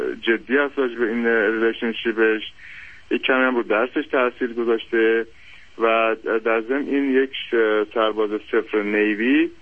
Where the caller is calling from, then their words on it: Japan; also born or lived in United States; من الان از ژاپن دارم خدمتون زنگ میزنم، ولی ما دودن 35 سال امریکا هستیم